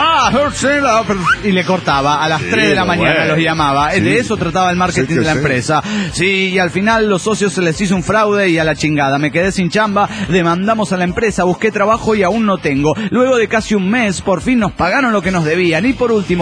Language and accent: Spanish; Oaxaca, Mexico; a mi tierra oaxaqueña